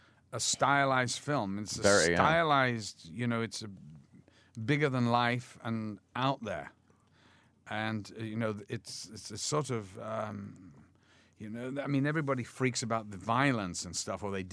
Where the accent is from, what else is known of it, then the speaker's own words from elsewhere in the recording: Liverpool, North West England, United Kingdom; yeah, my God, yeah, I'm from Liverpool.